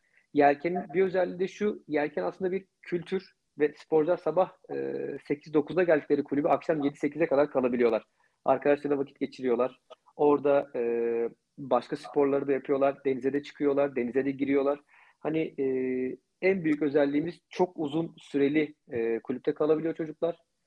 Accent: Foça, İzmir, Turkey; biz Foça'da doğup büyüdük

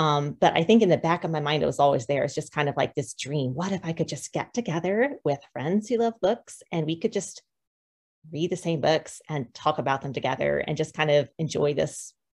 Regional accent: Raleigh, North Carolina, United States; So I grew up in the Raleigh area. I still live in the Raleigh area.

